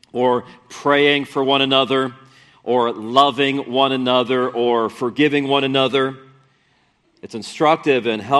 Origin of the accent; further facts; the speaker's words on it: Gary, Indiana, United States; Now, I grew up in Gary.